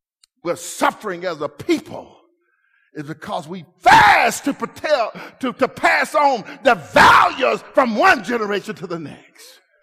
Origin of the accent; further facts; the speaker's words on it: Pine Bluff, Arkansas, United States; born there; I'm serious. It was a Negro hospital, Davis Hospital, in Pine Bluff, Arkansas.